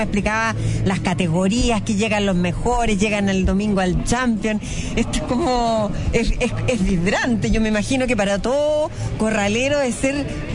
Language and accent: Spanish; Rancagua, O'Higgins, Chile; Rancagua es el cielo. Y yo que soy de Rancagua estoy tan feliz.